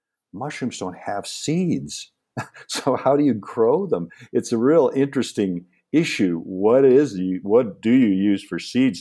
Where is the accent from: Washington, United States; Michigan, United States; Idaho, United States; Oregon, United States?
Washington, United States; Seattle; So when I grew up in Seattle, there were mushrooms all around me.